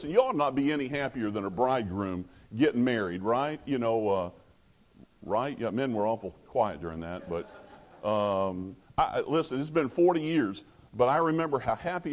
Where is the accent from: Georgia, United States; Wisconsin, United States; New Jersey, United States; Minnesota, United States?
Georgia, United States; Atlanta; And we're from Atlanta. We're not used to that, okay?